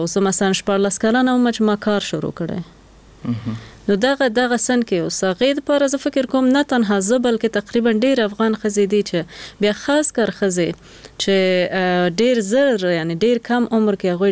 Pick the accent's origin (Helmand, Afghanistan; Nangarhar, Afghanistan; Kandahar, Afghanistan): Nangarhar, Afghanistan; Jalalabad; مونږ خو د جلال آباد یو کلی نه یو، لری کلی نه یو، بله او لری ولسوالۍ خیوي ولسوالۍ نه